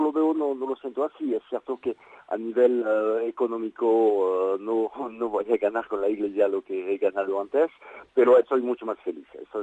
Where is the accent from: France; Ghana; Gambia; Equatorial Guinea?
France; Toulouse, Occitania; Catalan is a second language; moved away as an adult; now in Barcelona, Spain; Soc de Tolosa de Llenguadoc.